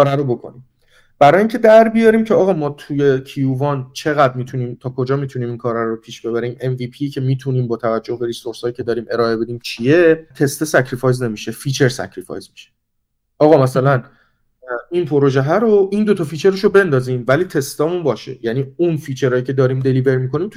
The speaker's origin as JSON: {"language": "Persian", "town": "Tehran", "region": "Tehran Province", "country": "Iran", "moved": "yes", "lives_now": "Germany", "said": "منی که حالا بیشتر زندگیم تهران بودم و از تهران اومدم اینجا"}